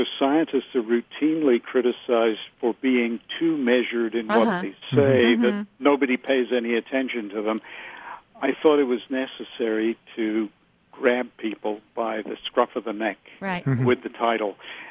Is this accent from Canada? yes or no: yes; Canada; Right. I am a Canadian.